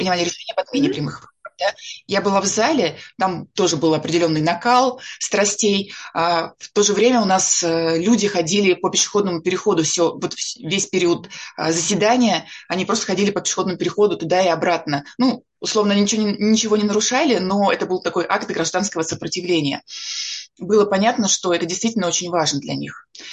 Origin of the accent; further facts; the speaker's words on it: Rzhev, Tver Oblast, Russia; also born or lived in Krasnoyarsk; Я родилась в Красноярске. Переехали потом мы с семьей в Ржев. Это родной город моей мамы. Потом я здесь закончила, соответственно, школу.